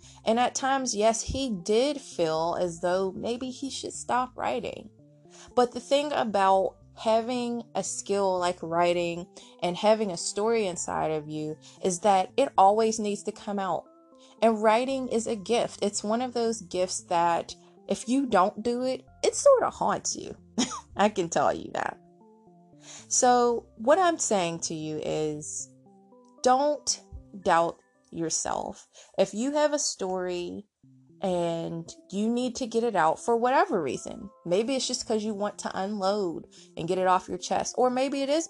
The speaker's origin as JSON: {"language": "English", "town": "Pittsburgh", "region": "Pennsylvania", "country": "United States", "tie": "born or raised there", "said": "which is an organization here in my hometown of Pittsburgh."}